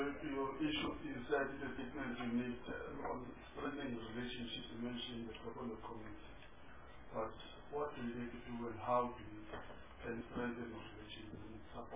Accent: Mozambique; now in South Africa; I come from Mozambique myself.

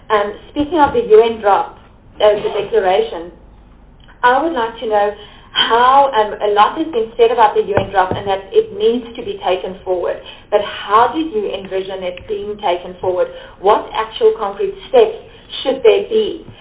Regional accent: Free State, South Africa; I'm from the Free State, so I'm from UOF, the University of the Free State

